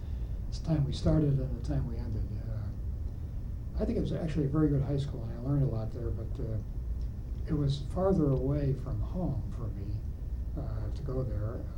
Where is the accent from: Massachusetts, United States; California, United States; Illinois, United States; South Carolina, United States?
Illinois, United States; Chicago; I was born in Chicago. I think it was called St. Mary's Hospital on the near west side of Chicago, on Lake Street, I believe it was. My family moved to the northwest side of Chicago. I grew up on the northwest side in the city.